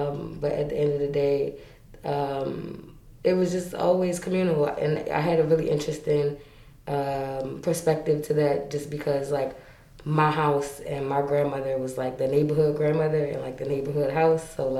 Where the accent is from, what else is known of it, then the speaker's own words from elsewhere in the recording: Baltimore, Maryland, United States; I'm a Baltimore native. I was born here in Baltimore City at Maryland General Hospital.